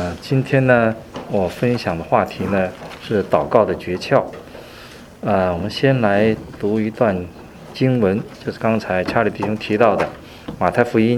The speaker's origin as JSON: {"language": "Chinese", "country": "China", "said": "那么我们中国人有句古话说，工欲善其事，必先利其器。"}